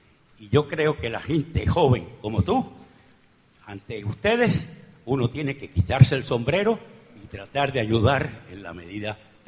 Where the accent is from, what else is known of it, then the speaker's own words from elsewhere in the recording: Cuba; moved away; soy cubano, de los del exilio, de los que tuvimos que marcharnos hace muchos años.